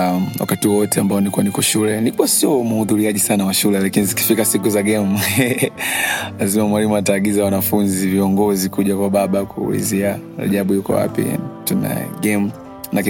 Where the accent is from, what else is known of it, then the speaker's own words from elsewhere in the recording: Mahuta, Mtwara, Tanzania; born there; Nimezaliwa hapo miaka 28 iliyopita, na baba yangu na mama yangu walikuwa wanaishi hapo. Nilizaliwa katika hospitali ya Mahuta.